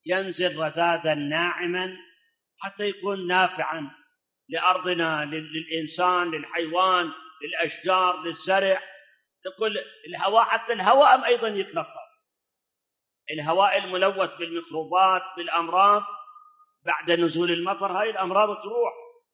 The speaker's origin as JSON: {"language": "Arabic", "country": "Iraq", "said": "الآن احنا عندنا بالعراق أكبر الأنهار في العراق شنو؟ دجلة والفرات."}